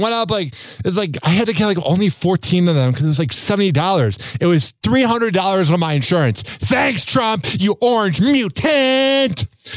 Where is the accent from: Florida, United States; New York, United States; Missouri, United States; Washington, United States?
New York, United States; Because we're from New York and we see axe.